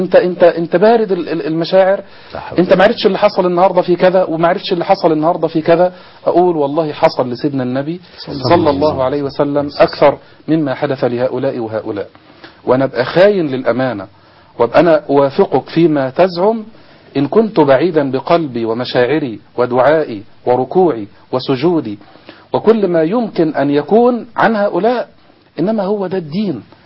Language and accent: Arabic; Zifta, Gharbia, Egypt; كان عندي خطبة عيد من سنتين في بلدتنا زفتة في مصلى أبي داود